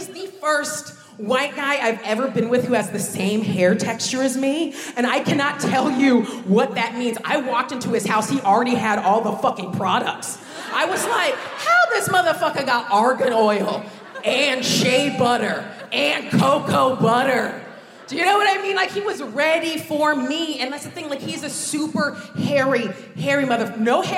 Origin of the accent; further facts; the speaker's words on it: United States; when I was growing up in America, I didn't know